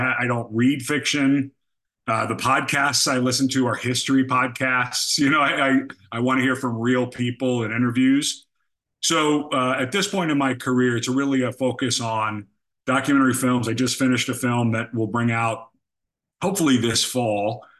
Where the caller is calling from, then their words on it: Long Beach, California, United States; Long Beach, California. Oh, yeah.